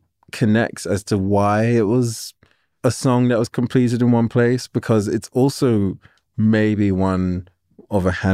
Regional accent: England, United Kingdom; And, you know, and I was already in love with it as most English people are from film.

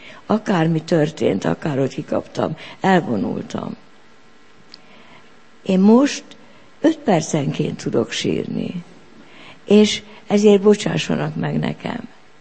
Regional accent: Pély, Heves, Hungary; born there; Pélyen a szülőfalumban voltam szombaton.

